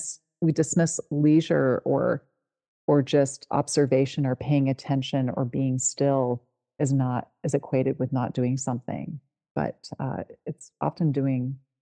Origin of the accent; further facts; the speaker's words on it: Ontario, Canada; I'm from the Southern Ontario area.